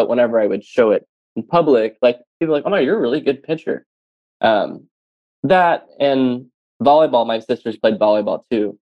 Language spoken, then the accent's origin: English; the South, United States; And I grew up in the South, so whenever I'd play baseball and I'd go up to bat